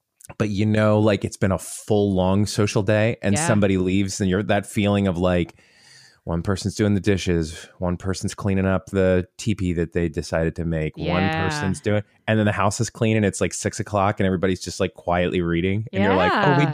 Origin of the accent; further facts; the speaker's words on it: Florida, United States; I'm from Florida.